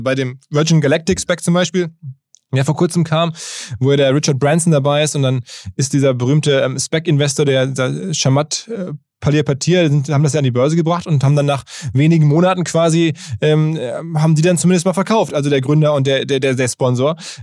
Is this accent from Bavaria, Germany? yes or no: no; Hamburg, Germany; ich kenne da die Strecke ganz gut als Hamburger.